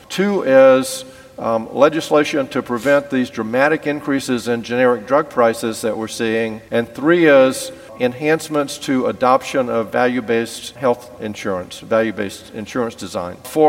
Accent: Louisiana, United States; I grew up in Louisiana, so we call them parishes, one of the 10 poorest counties in the U.S., right where Louisiana, Mississippi, and Arkansas come together.

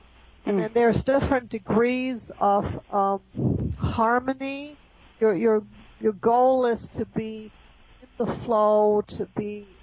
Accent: Germany; I grew up in Germany.

